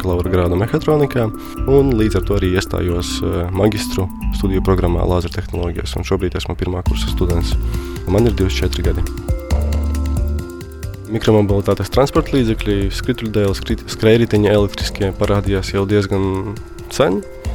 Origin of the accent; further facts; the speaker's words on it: Rēzekne, Latgale, Latvia; esmu no Rēzeknes, absolvēju Rēzeknes 5. vidusskolu.